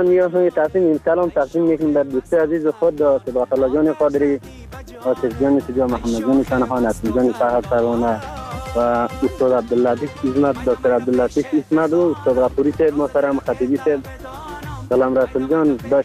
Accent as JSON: {"language": "Persian", "country": "Afghanistan", "said": "ما هم افغانیم"}